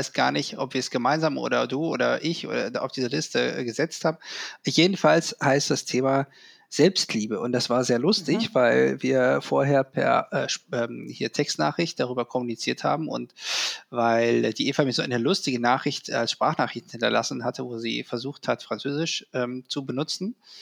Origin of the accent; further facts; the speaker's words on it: Rhineland, Germany; Ich bin ja im Rheinland groß geworden